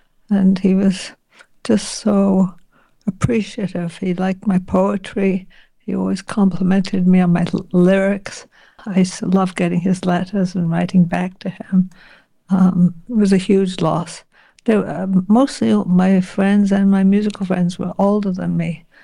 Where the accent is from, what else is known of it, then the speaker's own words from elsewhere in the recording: Canada; And it's special because I live in Toronto. You know, I'm Canadian.